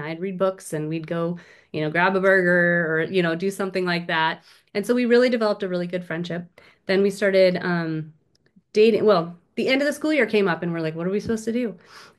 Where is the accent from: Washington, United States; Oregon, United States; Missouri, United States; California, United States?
Washington, United States; that's about where I grew up, north of Seattle in a small town.